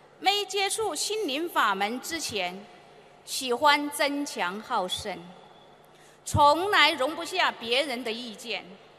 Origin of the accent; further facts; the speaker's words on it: Taiwan; 我来自台湾